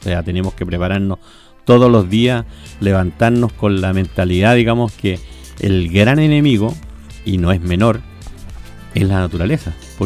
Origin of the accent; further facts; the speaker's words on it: Curacaví, Santiago Metropolitan Region, Chile; Bueno, principalmente a Curacaí, mi tierra, yo soy nacido y criado acá